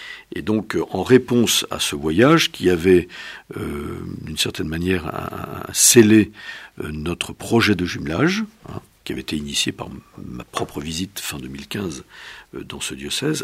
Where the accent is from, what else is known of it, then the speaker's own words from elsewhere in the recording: Benin; born there; entre le Bénin, qui est mon pays natal, et le Ghana